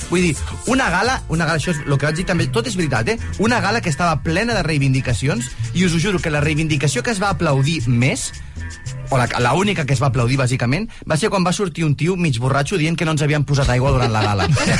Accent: Catalonia, Spain; Aquí som catalans, sossos, desmenjats, pijos.

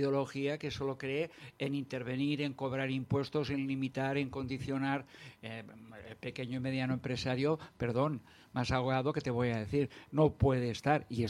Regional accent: Esplugues de Llobregat, Catalonia, Spain; now in Sant Just Desvern, Spain; soy de Esplugas de Llobregat, vivo en Sant Just ahora, pero nací en Esplugas, y bueno, hace muchos años que vivo en Sant Just

